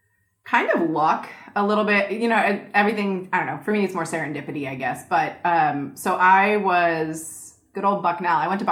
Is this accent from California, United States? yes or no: yes; California, United States; hi, I'm from California.